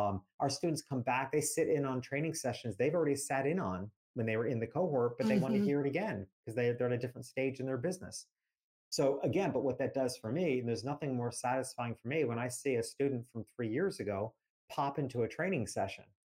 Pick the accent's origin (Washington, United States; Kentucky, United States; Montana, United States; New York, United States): New York, United States; New York City; also born or lived in Miami; now in North Florida, United States; And I'm from New York City. But New York City didn't feel like an assault on the senses to me, because it was the environment which I grew up in.